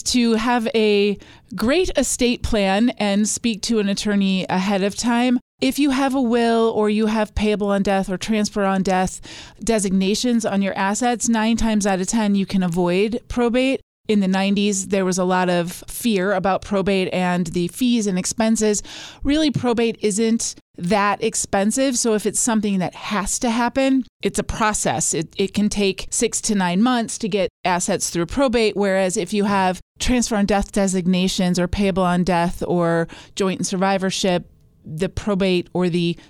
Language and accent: English; Lincoln, Nebraska, United States; born there; also born or lived in Sweden / Minnesota; I was born in Lincoln, Nebraska. My dad was a professional Boy Scout, so we traveled every time he got a promotion.